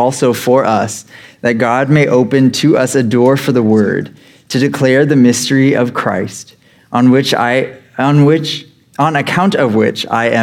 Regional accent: Texas, United States; I'm from Texas. We love our Cowboys, kind of, I guess, maybe.

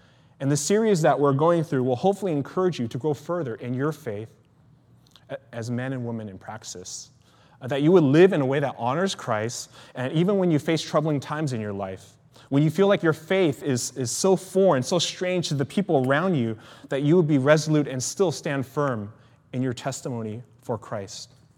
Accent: Sacramento, California, United States; This idea of growth reminded me as a kid in my hometown in Sacramento.

